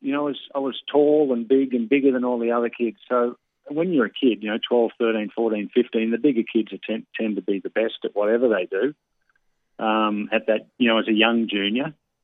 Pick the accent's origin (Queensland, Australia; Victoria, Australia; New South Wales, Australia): Queensland, Australia; Brisbane; We had a lot of good kids growing up in Queensland in the Brisbane area when I was young.